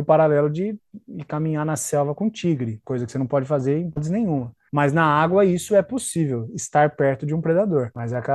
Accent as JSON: {"language": "Portuguese", "town": "Americana", "region": "São Paulo", "country": "Brazil", "tie": "born or raised there", "lives_now": "United States", "said": "eu vinha de Americana, que é a cidade para onde eles foram e tem uma raiz histórica ligada com diversas nuances históricas."}